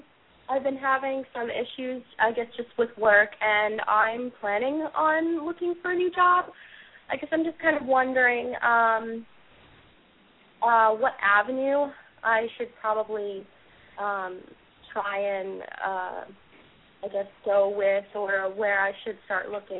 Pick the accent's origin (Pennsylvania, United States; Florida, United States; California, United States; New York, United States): New York, United States; Brooklyn; I'm from Brooklyn, New York.